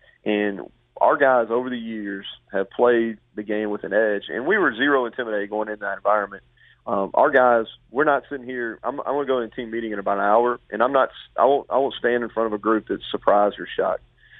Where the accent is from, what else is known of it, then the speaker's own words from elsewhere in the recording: Kentucky, United States; Well, I grew up in Kentucky, and I was a fan of the Wildcats.